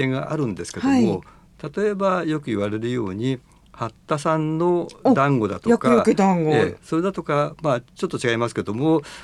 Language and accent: Japanese; Hamamatsu, Shizuoka, Japan; 鈴木自動車の本社がある地域なんですけども、うん、まあ、そこで生まれ育って、結果的に銀行に入ったものの、浜松の自宅から通った期間はごくわずかでして、